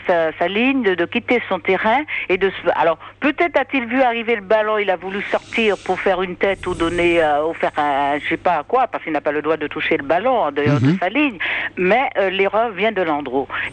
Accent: Paris, Île-de-France, France; Mais bon, je suis parisienne.

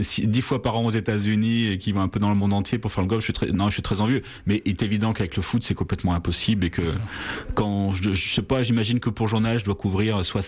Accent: Bourg-en-Bresse, Auvergne-Rhône-Alpes, France; Je sais que chez moi, à Bourg-en-Bresse, il y a un golf semi-municipal

